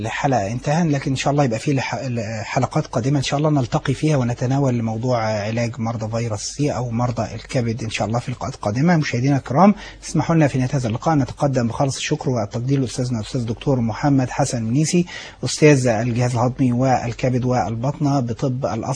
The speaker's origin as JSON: {"language": "Arabic", "country": "Egypt", "said": "ناجحه عندنا في مصر ولا لسه ما وصلناش للمستوى اللي هو العالمي"}